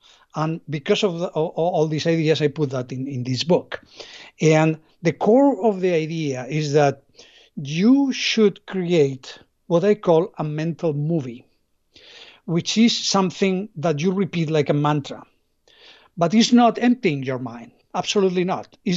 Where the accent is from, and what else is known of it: Spain; English is a second language